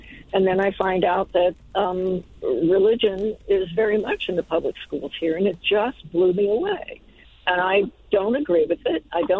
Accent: Seattle, Washington, United States; now in Pennsylvania, United States; Well, my comment is I grew up in Seattle, Washington, as did my husband.

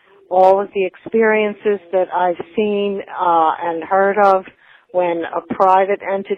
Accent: Philadelphia, Pennsylvania, United States; I'm from Philadelphia.

